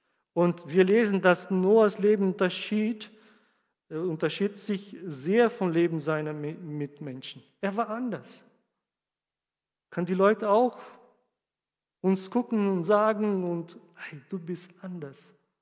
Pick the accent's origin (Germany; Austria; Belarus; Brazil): Brazil; German is a second language; Ich komme aus Brasilien, ich weiß, was ein Möbel, wie wert das ist.